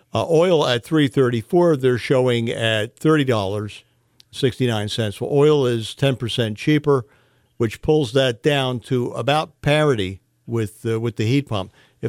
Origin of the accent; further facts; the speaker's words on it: Ohio, United States; I grew up in Ohio